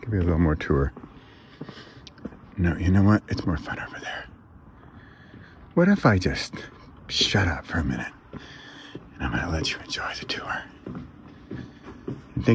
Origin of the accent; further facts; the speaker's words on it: California, United States; So I grew up in California and we went to Las Vegas quite a bit growing up.